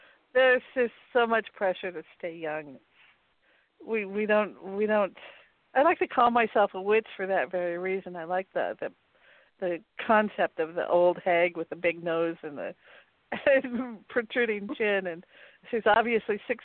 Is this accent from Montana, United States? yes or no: yes; Montana, United States; I never grew up that way. I grew up in Montana